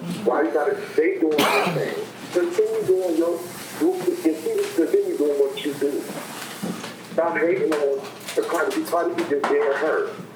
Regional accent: Miami, Florida, United States; I'm from Miami, honey.

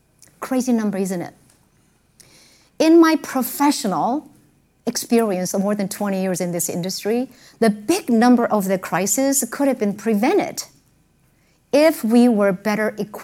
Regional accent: South Korea; So I'm from Korea.

